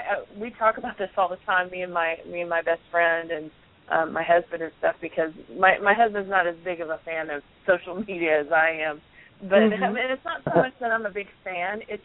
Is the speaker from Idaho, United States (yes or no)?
no; Tennessee, United States; I'm from Tennessee. I'm a country girl